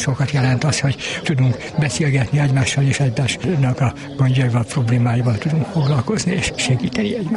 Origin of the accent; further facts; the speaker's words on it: Piliscsaba, Pest, Hungary; és ezt jó, ha tudjuk ott nálunk is, Pilis Csabán, hogy kikkel vagyunk így körülvéve.